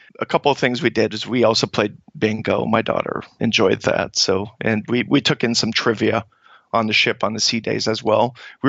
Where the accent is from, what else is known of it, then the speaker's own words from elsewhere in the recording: Canada; I'm coming from Canada, so I don't know.